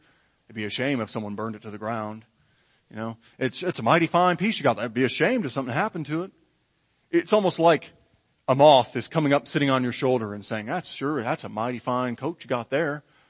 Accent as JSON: {"language": "English", "region": "Michigan", "country": "United States", "said": "And boy, I'm from Michigan."}